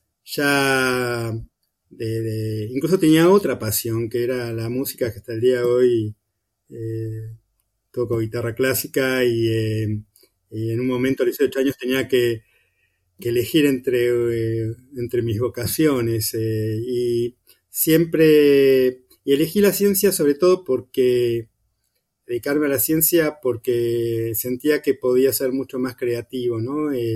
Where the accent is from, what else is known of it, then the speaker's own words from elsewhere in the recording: Buenos Aires, Argentina; En mi caso, yo crecí y nací en Buenos Aires, en el barrio Caballito.